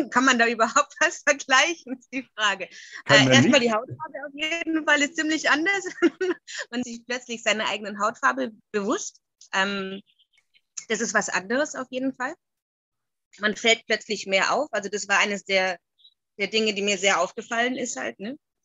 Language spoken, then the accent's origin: German; Germany; also born or lived in Mozambique; Also ich bin ja 1983 in Mosambik geboren und wie du gesagt hast, als Kleinkind oder als Baby sind wir zurück nach Deutschland.